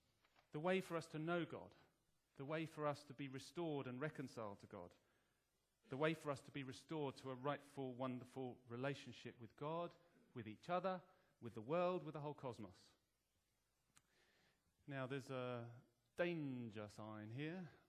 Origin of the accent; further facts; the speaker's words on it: England, United Kingdom; I also read a book about being English recently, and there's one whole chapter on weather talk and about how we English do weather talk.